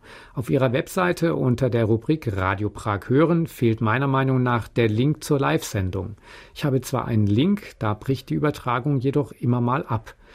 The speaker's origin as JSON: {"language": "German", "town": "Gera", "region": "Thuringia", "country": "Germany", "tie": "born or raised there", "said": "In meiner Heimatstadt Gera ist mir aufgefallen"}